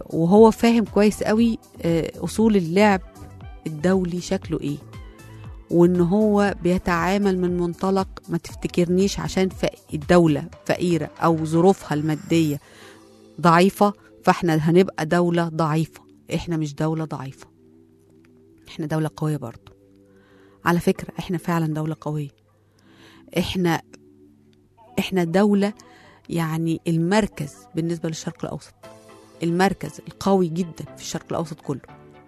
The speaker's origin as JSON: {"language": "Arabic", "country": "Egypt", "said": "انا ابن مصر، انا ضد الكسر"}